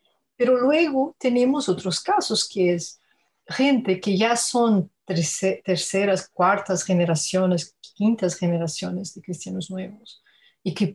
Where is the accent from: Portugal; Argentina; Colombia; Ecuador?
Portugal; Spanish is a second language; aquí como historiadora, pero también como portuguesa